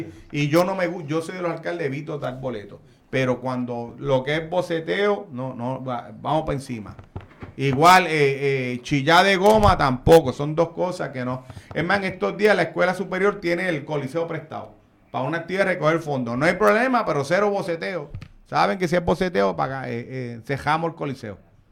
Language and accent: Spanish; Puerto Rico; somos hermanos puertorriqueños